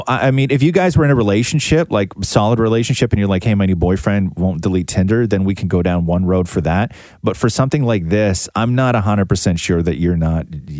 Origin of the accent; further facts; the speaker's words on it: United Kingdom; As we're British, she makes fun of me for pronouncing your name the way you say it